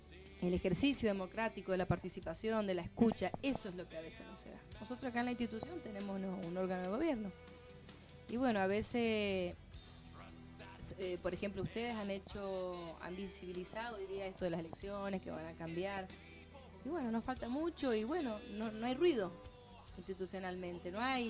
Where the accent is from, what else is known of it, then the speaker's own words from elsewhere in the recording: Argentina; ¿qué somos los argentinos?